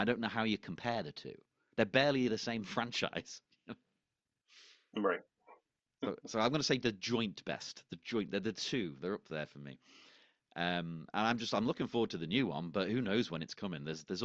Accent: England, United Kingdom; this is going to be so interesting to me as an English person because I don't know.

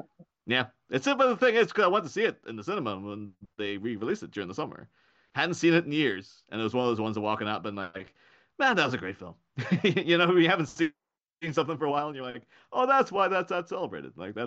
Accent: Northern Ireland, United Kingdom; because I am from Northern Ireland.

